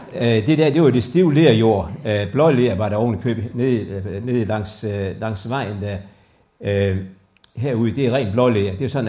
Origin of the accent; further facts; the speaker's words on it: Vejrum, Central Denmark Region, Denmark; born there; Jeg er født i Vejrum, og dem, der ved det, så ligger det mellem Holstebro og Struer. Jeg er født på en lille gård, det hedder Gasserholm her.